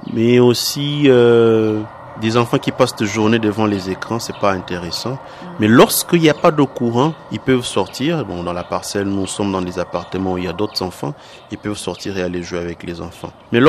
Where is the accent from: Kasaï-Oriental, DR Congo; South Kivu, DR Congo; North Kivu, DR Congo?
North Kivu, DR Congo; Goma; Soit c'est amener nos cousins qui sont à Lubumbashi ou à Kinshasa, chez nous à Goma.